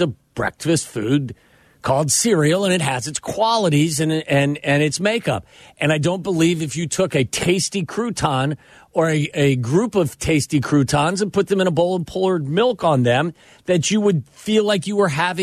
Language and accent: English; Cincinnati, Iowa, United States; I guess I grew up in Cincinnati, Iowa. I guess that's what I did then.